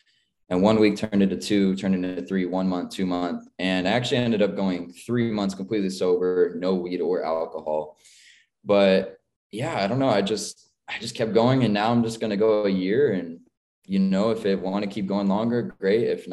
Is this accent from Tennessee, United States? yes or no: no; California, United States; I came from California. It's where I was born. And everyone knows California is kind of like the stoner state, right?